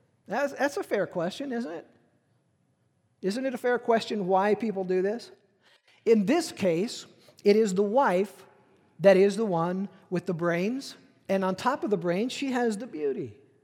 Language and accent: English; Peoria, Illinois, United States; I mean, I was raised in Peoria, right?